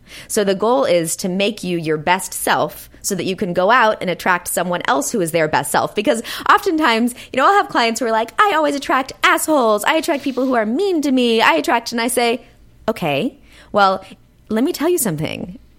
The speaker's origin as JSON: {"language": "English", "town": "Santa Monica", "region": "California", "country": "United States", "tie": "born there", "said": "I was born in LA. I was born in Santa Monica."}